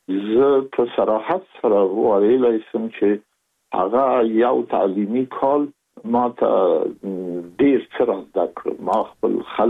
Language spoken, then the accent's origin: Pashto; Kabul, Afghanistan; زه زېږېدلی په کابل کې یم. د کابل په چاګي کې ګزرګا پله ته ورڅېرمه، او کلی د ښکلا خان کلا، هلته زه زېږېدلی یم.